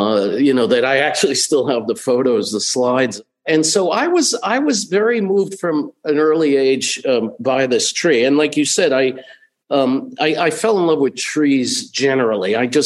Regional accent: Brooklyn, New York, United States; I grew up in Brooklyn, and my mom used to bring us, my brother and I, to the American Museum of Natural History quite often

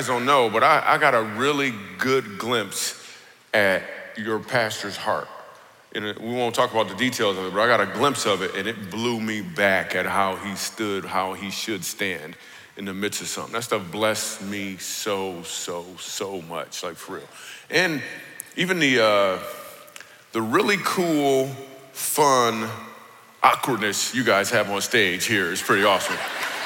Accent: Grand Rapids, Michigan, United States; because I'm from Grand Rapids, like I grew up over by D&W, Division of Wealthy.

